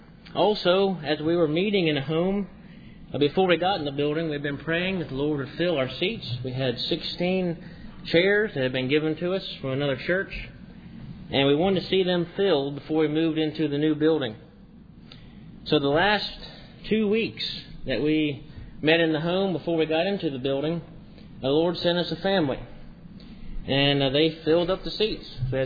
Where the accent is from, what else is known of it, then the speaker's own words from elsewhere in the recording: Burlington, North Carolina, United States; I'm from Burlington, North Carolina.